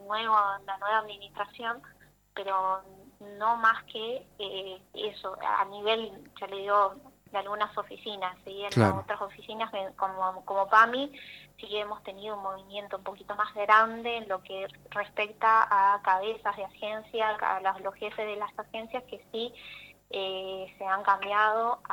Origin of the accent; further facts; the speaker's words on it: Corrientes, Argentina; born or raised there; also born or lived in San Salvador de Jujuy